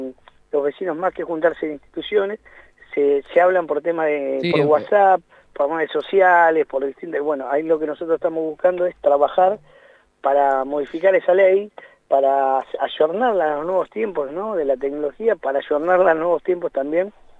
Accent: La Plata, Buenos Aires Province, Argentina; soy platense y conozco mucho.

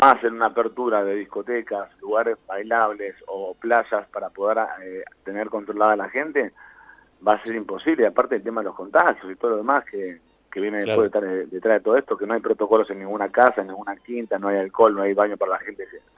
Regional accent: La Plata, Buenos Aires Province, Argentina; born there; Sí, soy nacido acá en La Plata.

